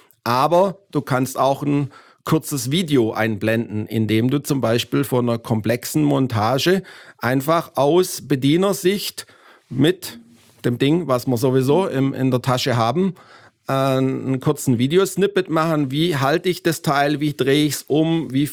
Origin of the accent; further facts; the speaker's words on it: Swabia, Germany; now in United States; Aus amerikanischer Sicht werde ich mein ganzes Leben ein Deutscher bleiben, weil ich meinen Akzent nicht wegbekomme und halt auch immer, ich sage jetzt mal, wie I react like a German mit meiner Pünktlichkeit